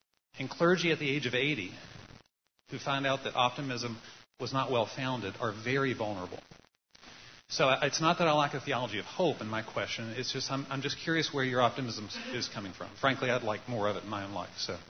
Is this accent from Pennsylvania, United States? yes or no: no; Virginia, United States; I'm a pastor from Virginia, a clergy delegate.